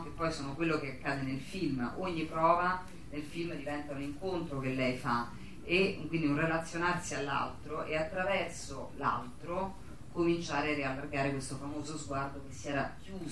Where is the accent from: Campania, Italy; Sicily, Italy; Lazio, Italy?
Lazio, Italy; Rome; forse perché sono romana, sono un po' stanca dei soliti ambienti